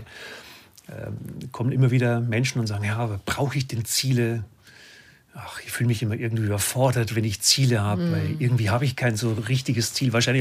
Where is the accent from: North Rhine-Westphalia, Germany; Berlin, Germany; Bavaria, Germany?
Bavaria, Germany; In meiner bayerischen Heimat in Niederbayern ist der Stammtisch gewesen.